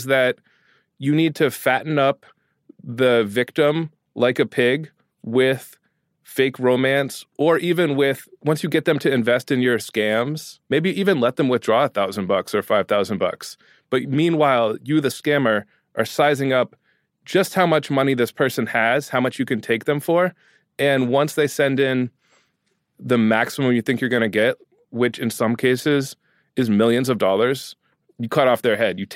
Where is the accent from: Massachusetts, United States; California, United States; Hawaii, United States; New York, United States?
New York, United States; Brooklyn; Like, I had already said I was from Brooklyn.